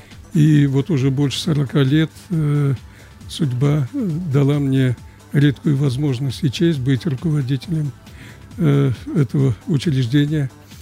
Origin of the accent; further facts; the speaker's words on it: Saint Petersburg, Russia; Я ведь коренной ленинградец в моей судьбе. Я родился здесь.